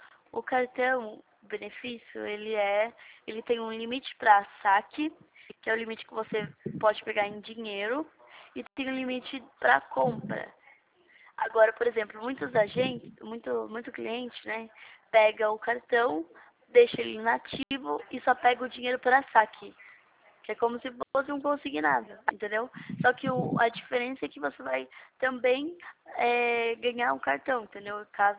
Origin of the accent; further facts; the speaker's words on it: São José, São Paulo, Brazil; É que eu sou de São José, São Paulo.